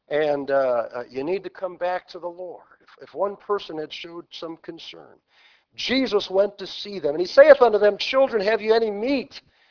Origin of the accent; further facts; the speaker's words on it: Orchard Park, United States; I grew up over in Orchard Park. I took my Bible to school every day. Went to the public school.